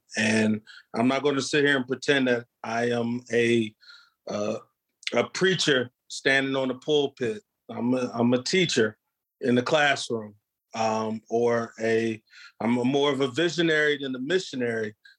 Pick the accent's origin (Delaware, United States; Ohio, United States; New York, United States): Delaware, United States; Delaware is a small state. I'm from Delaware.